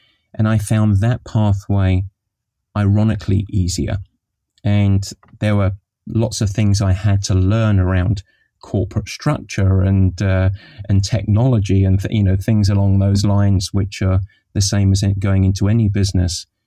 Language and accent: English; England, United Kingdom; And myself being English, where I grew up in a culture of go and get a real job and we don't belong